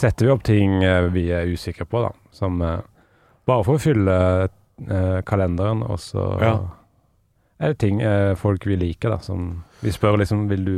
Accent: Tysvær, Rogaland, Norway; also born or lived in Asker; Bodde først i Asker, 5 år, flyttet til Tysvær. Ja. Og så blir dialekten da, når de to dialektene møtes, så blir det Arendal-dialekt.

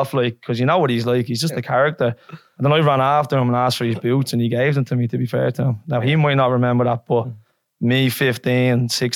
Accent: Dublin, Leinster, Ireland; also born or lived in Birmingham, United Kingdom; we grew up in Birmingham with us, and then I moved to Dublin when I was four years old, as you probably know a little bit as well. But no, we moved to Dublin. My nanny and granddad are from Ireland, so we moved over to them

